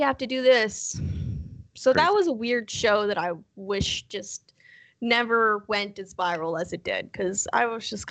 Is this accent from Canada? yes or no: yes; Canada; first of all, I'm Canadian, so good luck.